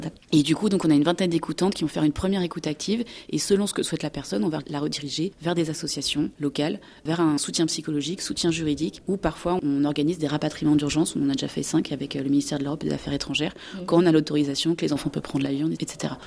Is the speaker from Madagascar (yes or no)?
no; France; nous, en tant que Français établis hors de France